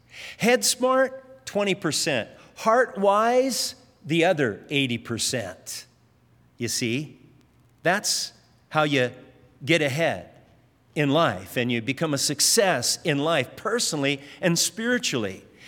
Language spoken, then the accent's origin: English; Hawaii, United States; And we said, "Yeah, we're from Hawaii."